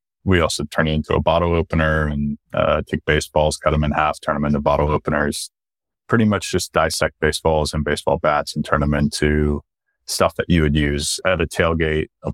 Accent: Florida, United States; I grew up in Central Florida, instantly loved the game of baseball while growing up.

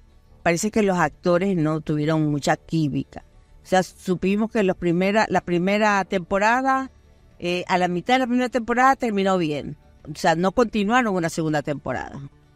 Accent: Argentina; moved away; Al principio, cuando recién llegamos de Argentina, pues fuimos a estudiar el arte dramático a la universidad.

